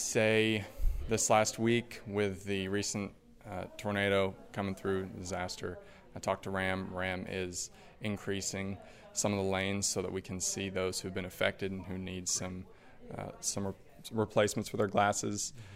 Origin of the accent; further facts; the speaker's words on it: Cookeville, Tennessee, United States; I'm from Cookeville, Tennessee